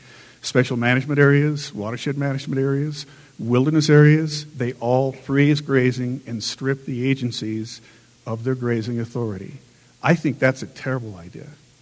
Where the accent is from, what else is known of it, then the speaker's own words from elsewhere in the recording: Utah, United States; As it happens, I'm from the Uinta Basin